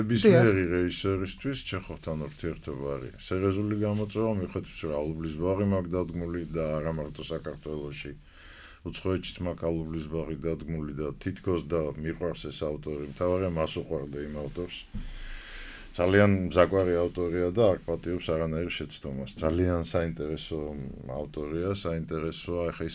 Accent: Batumi, Adjara, Georgia; რასაც ჩვენი სახლი ქვია, რასაც ჩვენი მშობლიური ქალაქი, რასაც ჩვენი გადასაღები და უსაყვარლესი ბათუმის მაყურებელი ქვია.

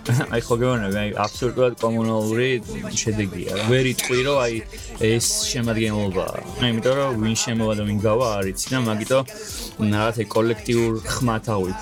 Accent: Tbilisi, Georgia; moved away as an adult; მე ვიყავი საზვარგარეთ 5 წელი წასული და 2019-ში ჩამოვედი დიდუბეში ჩემთან ბუბანში, სადაც გავიზარდე დავიბადე

